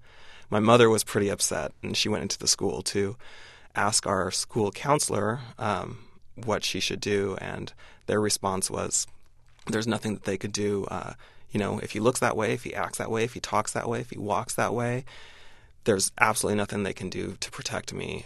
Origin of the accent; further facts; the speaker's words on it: Spokane, Washington, United States; I grew up in Spokane, Washington, which me and my friends used to joke was a great place to leave.